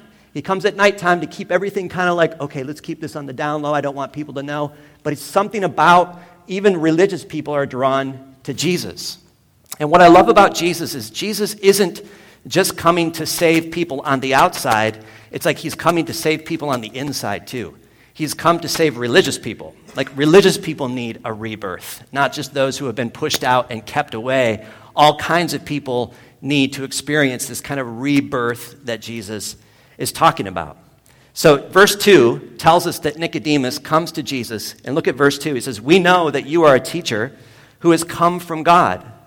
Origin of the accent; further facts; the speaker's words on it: Michigan, United States; And where I grew up back in Michigan, we had, like, every Sunday night was evangelism night.